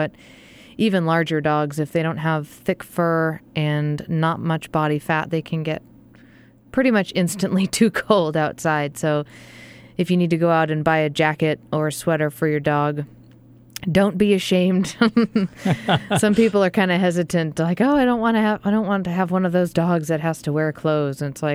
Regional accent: New England, United States; My blood has thinned. I'm from New England, so...

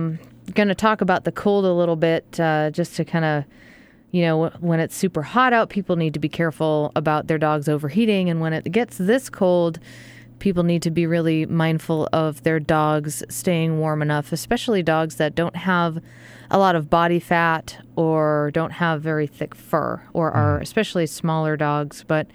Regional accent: New England, United States; My blood has thinned. I'm from New England, so...

